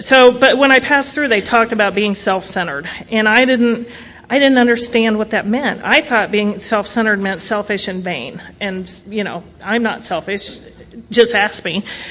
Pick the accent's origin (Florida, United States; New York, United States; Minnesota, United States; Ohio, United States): Ohio, United States; also born or lived in California; I did not want to be from Ohio. I was born in California. By the time I was six, I knew I was born in California, and I was very annoyed that they had moved to Ohio.